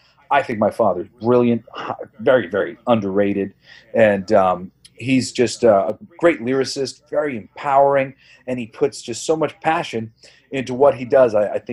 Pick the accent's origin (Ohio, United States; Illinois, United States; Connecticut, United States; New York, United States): New York, United States; lived pretty close to where my family lived a little while in Huntington.